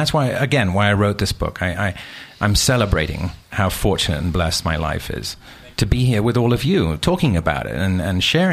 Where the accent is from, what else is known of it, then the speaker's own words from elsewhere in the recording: United Kingdom; I mean, I am British and no one's ever asked me.